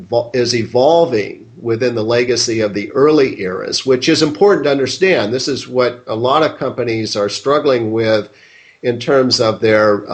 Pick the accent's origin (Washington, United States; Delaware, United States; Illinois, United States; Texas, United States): Washington, United States; Seattle; and then was fortunate growing up in Seattle to work for the then leading and still leading company in the use of IT, which has been Boeing.